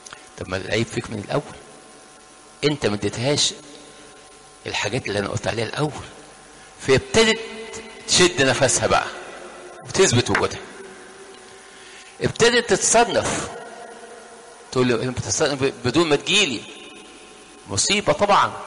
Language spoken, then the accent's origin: Arabic; Egypt; في قلق عندنا احنا كمصريين هنا، خايف للست تمشي البيت